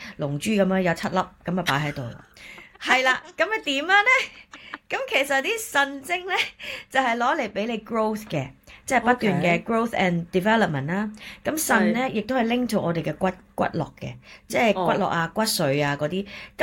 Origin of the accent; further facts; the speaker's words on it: China; now in United Kingdom; 咁佢又知道我中國人啦